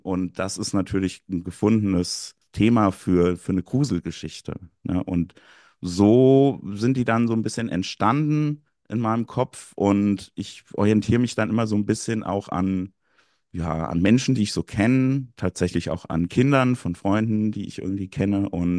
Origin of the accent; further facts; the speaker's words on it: Gelnhausen, Hesse, Germany; Der Ort Buxstein an der Krippe ist schon sehr an den Ort, wo ich aufgewachsen bin und mittlerweile auch wieder wohne, Gelnhausen